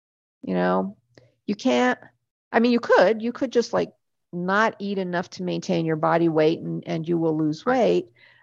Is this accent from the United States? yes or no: no; Canada; I'm Canadian.